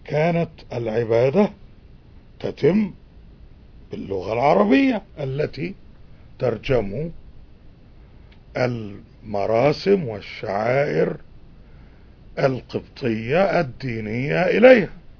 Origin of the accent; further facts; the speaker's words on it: Egypt; طبعا هم تصوروا أنني كمصري أصيل وعريق وكريم ونبيل سأقوم بهذا العمل بالمجان